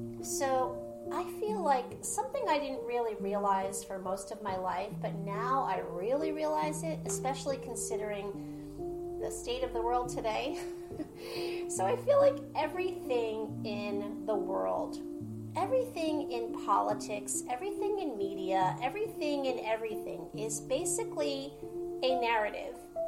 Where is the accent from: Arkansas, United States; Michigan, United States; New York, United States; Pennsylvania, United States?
New York, United States; I grew up in New York. I'm an East Coaster. I'm in a blue state.